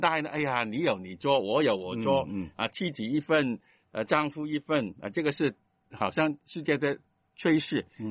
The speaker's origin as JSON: {"language": "Chinese", "region": "Guangdong", "country": "China", "said": "这个是我们广东人的"}